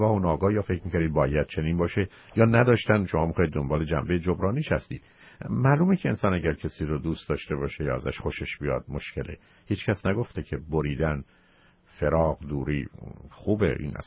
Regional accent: Iran; ببینید من امریکا رو دوست دارم، بعد ببینید من ایرانی هستم

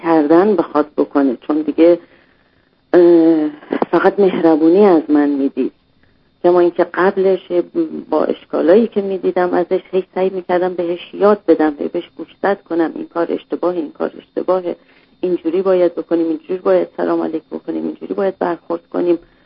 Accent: Iran; moved away as an adult; also born or lived in Germany; now in Canada; قبل از 1 سالگی ما از ایران، 8 ماه بود از ایران اومدیم بیرون، آلمان بودیم

